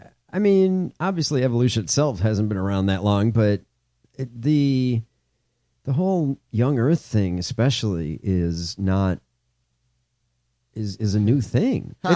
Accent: Chicago, Illinois, United States; Well, I'm from the South Side of Chicago. I went to a Catholic school.

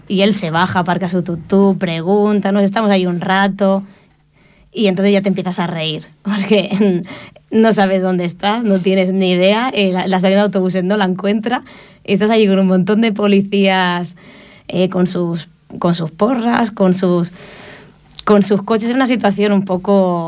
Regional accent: Ripollet, Catalonia, Spain; de Ripollet, que estoy aquí en la India viviendo cosas

